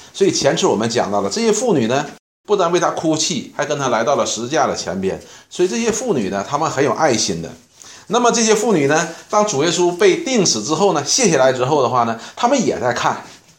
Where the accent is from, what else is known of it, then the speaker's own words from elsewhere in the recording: China; 我们中国人喜欢把它当作周末过